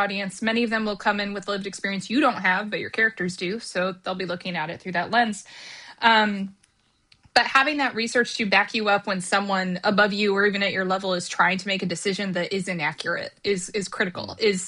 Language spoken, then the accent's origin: English; Midwest, United States; I am a white woman from the Midwest. Like, that is, you know, I am not from Harlem or Brooklyn